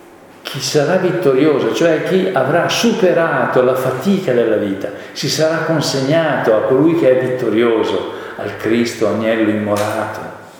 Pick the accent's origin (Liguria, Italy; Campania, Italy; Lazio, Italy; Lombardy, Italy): Lombardy, Italy; Arluno; siccome io sono di Arluno, un paese vicino a Milano